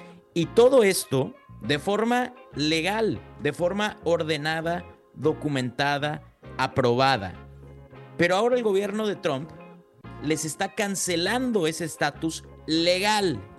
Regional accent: Mexico; pero también como mexicanos

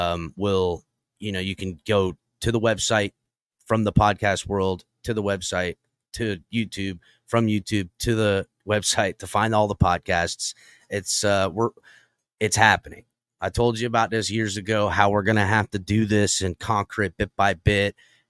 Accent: Florida, United States; I'm from South Florida. I ain't scared of hurricanes.

